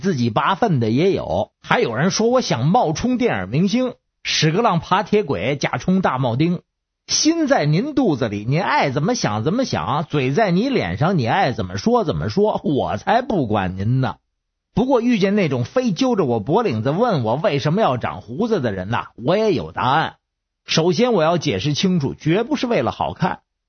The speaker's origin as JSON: {"language": "Chinese", "region": "Beijing", "country": "China", "said": "我是北京的"}